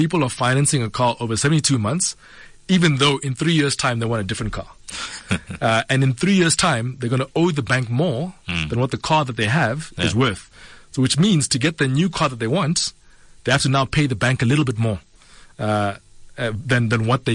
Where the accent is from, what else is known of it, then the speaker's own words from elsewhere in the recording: Pretoria, Gauteng, South Africa; I am now 35. So I'll have to hand over my youth card this year. But I grew up in Pretoria.